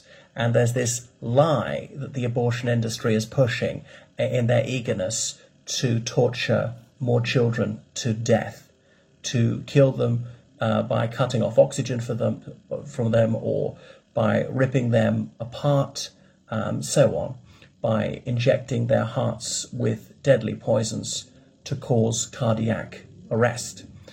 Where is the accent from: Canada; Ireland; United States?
Ireland; from Ireland.